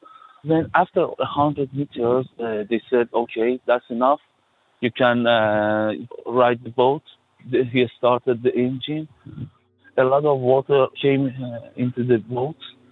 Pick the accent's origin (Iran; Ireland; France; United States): Iran; South Iran; moved away as an adult; I'm 28 years old. I'm from Iran, south of Iran. I crossed the Channel by a dinghy like 6 months ago.